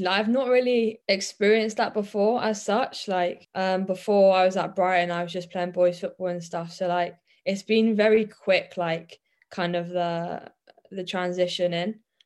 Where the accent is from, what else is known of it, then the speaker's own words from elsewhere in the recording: Guernsey; I'm from Guernsey, so like there's not really much girls football over there when I was younger anyway. So I just played boys football at my local side.